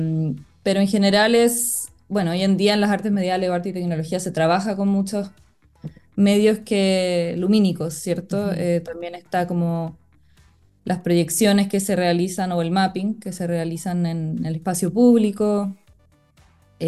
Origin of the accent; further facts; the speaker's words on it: Santiago Metropolitan Region, Chile; yo vengo, o sea, crecí cerca de Santiago en el campo. Siento que eso marca mucho como mi sensibilidad y mi relación un poco con la naturaleza.